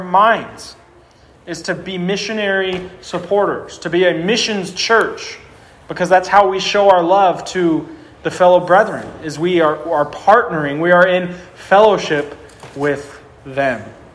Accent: St. George, Utah, United States; I grew up in St. George where it was a lot of snowbirds would live there.

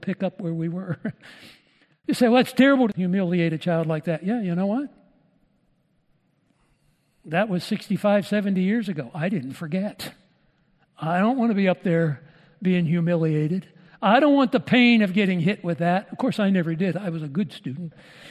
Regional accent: Pennsylvania, United States; I was raised outside of Pittsburgh

